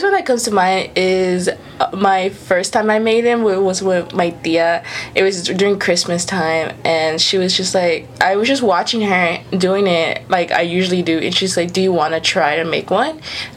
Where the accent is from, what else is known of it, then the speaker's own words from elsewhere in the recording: Houston, Texas, United States; Since I am from Houston